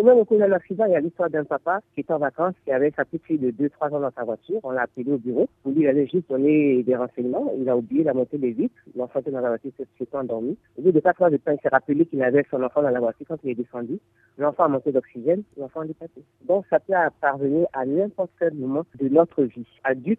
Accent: Côte d’Ivoire

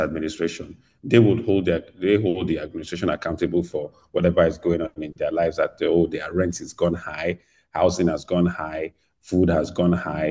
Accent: Lagos, Nigeria; And this is of someone who was born and raised in Lagos.

